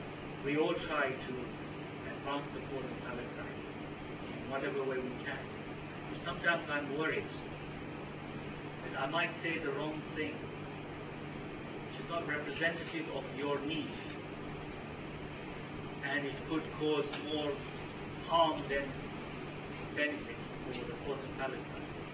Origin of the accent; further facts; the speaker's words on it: United Kingdom; And I think for all of us here as British Muslims, it's a very important lesson that you have taught to me personally.